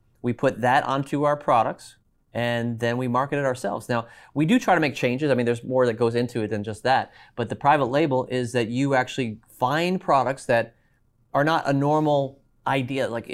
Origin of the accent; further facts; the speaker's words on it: United States; I do, being an American, I like to support USA products, right?